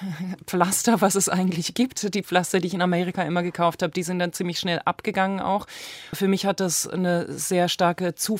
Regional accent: Karlsruhe, Baden-Württemberg, Germany; in meiner Heimatstadt Karlsruhe

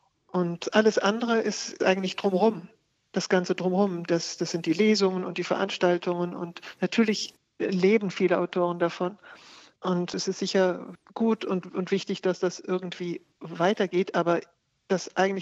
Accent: Germany; born or raised there; now in France

